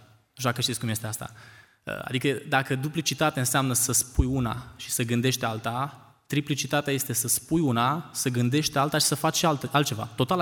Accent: Bucharest, Romania; vin din București, sunt student în cadrul Institutului Teologic Pentecostal

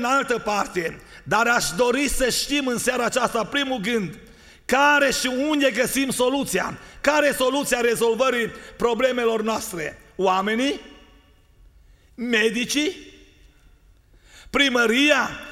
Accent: Izvin, Timiș County, Romania; Și m-a întrebat, de unde ești? Zic, de la Izvin.

